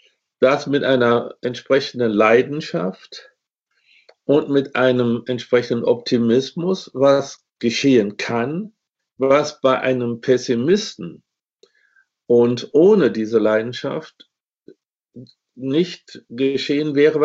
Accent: Germany; born there; ich bin 3 Jahre nach dem Ende des Zweiten Weltkriegs geboren. Nicht? Ich bin in Westdeutschland geboren.

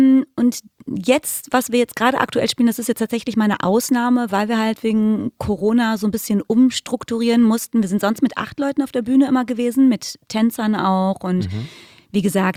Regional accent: Lünen, North Rhine-Westphalia, Germany; now in Cologne, Germany; Ich komme aus Lünen, das ist bei Dortmund, Kreis Unna. Jetzt auch nicht so ein Riesenkulturschock nach Köln zu ziehen, aber es ist schon was anderes tatsächlich.

